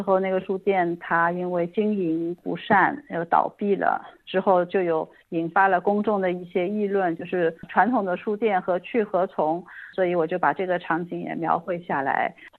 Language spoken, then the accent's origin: Chinese; China